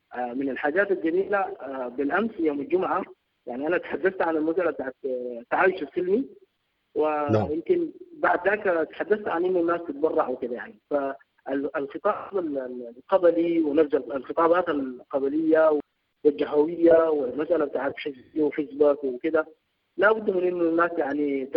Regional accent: Khartoum, Sudan; ونحن مما قمنا وتربينا يعني لقينا انه نحن تربينا في الخرطوم يعني في الامتداد

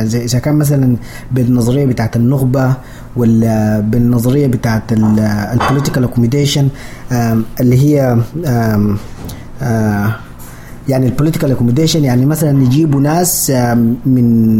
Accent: Sudan; إحنا بس سودانيين

